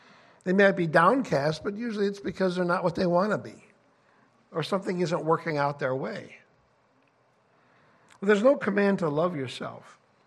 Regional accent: Chicago, Illinois, United States; That tall building from my hometown is no longer on the list. It's way down. It used to be the tall Sears Tower.

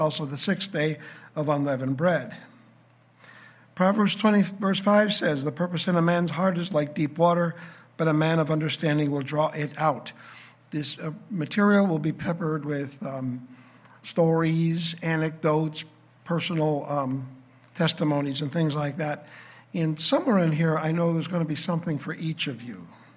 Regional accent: Fulton, Missouri, United States; from Fulton, Missouri.

